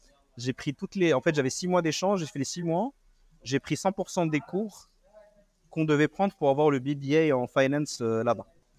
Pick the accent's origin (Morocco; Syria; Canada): Morocco; Casablanca, Casablanca-Settat; moved away as an adult; Mais j'ai grandi à Casablanca, j'ai fait des études jusqu'au bac au Film Raleb, la mission française. Et ensuite, je suis parti en France pour faire mes études.